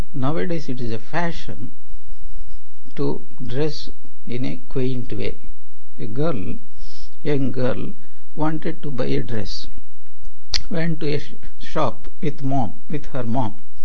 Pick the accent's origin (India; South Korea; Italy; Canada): India; South India; I am from South India, and first time I went to Bengal